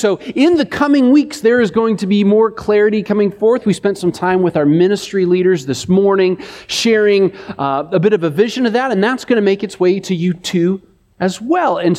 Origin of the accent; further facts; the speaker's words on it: Washington, United States; And I said, well, we're from Washington, which may not be that much better